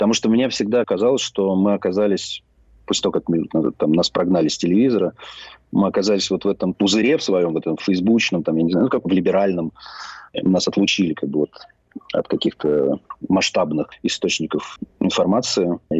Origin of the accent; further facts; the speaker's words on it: Moscow, Russia; born there; я родился в Москве, у моих родителей высшее образование, они вообще художники